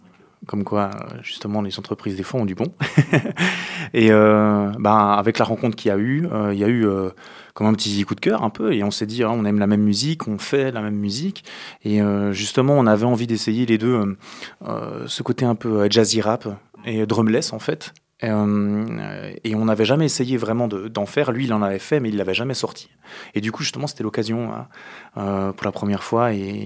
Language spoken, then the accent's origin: French; Neuchâtel, Switzerland; parce que je crois que je n'ai jamais cité que je venais forcément de Neuch.